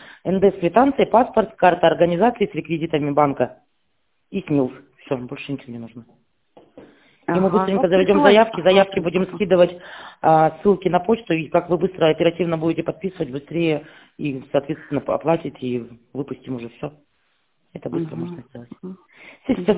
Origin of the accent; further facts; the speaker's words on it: Irkutsk, Irkutsk Oblast, Russia; У нас на час разница, мы из Иркутска.